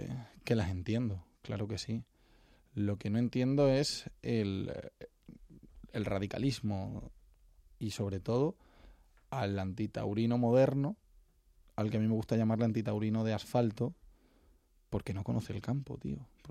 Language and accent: Spanish; Extremadura, Spain; Yo vengo de un entorno rural, vengo de Extremadura, y en mi casa, en casa de mi abuelo, en una bodega que tenemos, un negocio familiar, matábamos 2 cerdos a la matanza tradicional todos los años.